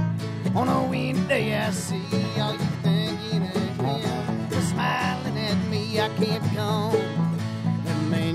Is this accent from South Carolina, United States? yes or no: no; Superior, Wisconsin, United States; I grew up out on the Black River, right by Patterson Park, right outside of Superior